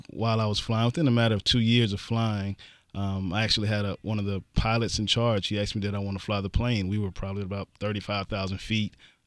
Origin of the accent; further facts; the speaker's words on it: Houston, Texas, United States; I'm actually a native Houstonian. I grew up in the Fifth Ward community, graduated from Jones High School, so I'm a product of the city.